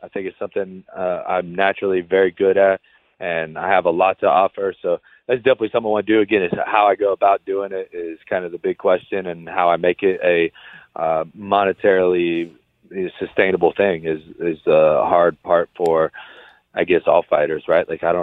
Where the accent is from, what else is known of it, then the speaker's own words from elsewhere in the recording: Ohio, United States; I've known Cody since before the UFC, but since we're both from Ohio.